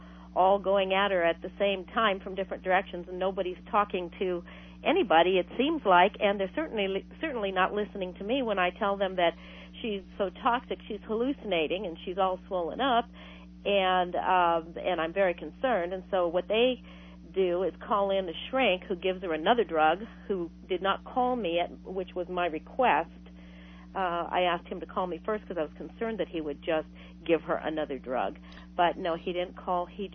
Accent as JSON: {"language": "English", "town": "Anaheim", "region": "California", "country": "United States", "said": "Well, okay. I'm from Anaheim."}